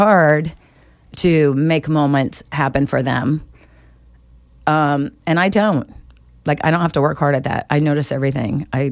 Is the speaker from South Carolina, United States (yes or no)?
no; California, United States; I did a 3-week trip to California, my home state.